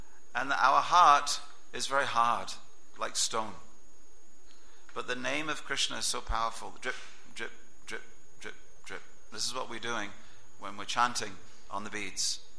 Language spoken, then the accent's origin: English; England, United Kingdom; It is true. I can say it because I'm English.